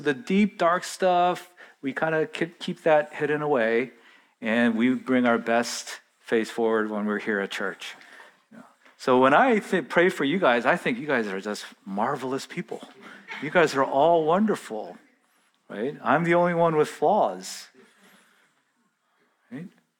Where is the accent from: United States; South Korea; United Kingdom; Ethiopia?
South Korea; when I grew up in Korea, they published your test scores in the newspaper.